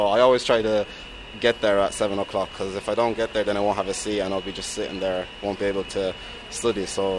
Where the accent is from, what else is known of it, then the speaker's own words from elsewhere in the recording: Longford, Leinster, Ireland; Yeah, coming up is easy, obviously. I'm from Longford